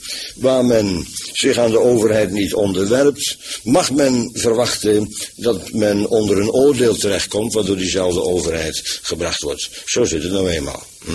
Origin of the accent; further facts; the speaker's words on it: Netherlands; Wij zijn natuurlijk, zijn we Nederlanders, natuurlijk.